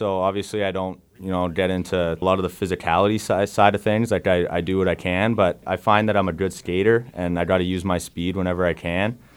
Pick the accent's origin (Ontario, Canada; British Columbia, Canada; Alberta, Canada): Ontario, Canada; Oshawa; And so I grew up in Oshawa, played there for most of my minor hockey and then ended up going to play in Ajax, Ajax Pickering Raiders.